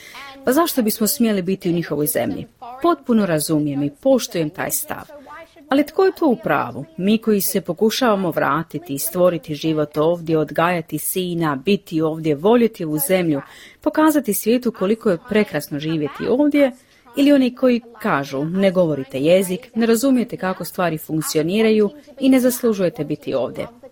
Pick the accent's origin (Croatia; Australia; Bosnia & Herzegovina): Australia; Croatian is a second language; Naši očevi nisu govorili hrvatski s nama dok smo odrastali. U Australiji nismo izloženi hrvatskom jeziku kao što Hrvati jesu engleskom.